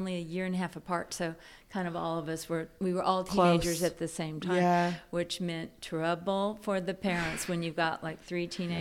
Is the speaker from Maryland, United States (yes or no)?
no; Texas, United States; But I grew up in South Texas, right on the Rio Grande River on the border of Mexico.